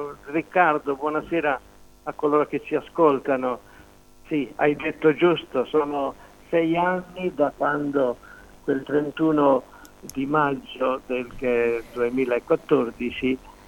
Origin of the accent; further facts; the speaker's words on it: Marciano, Umbria, Italy; Io sono nato a Marciano, vivevo a Marciano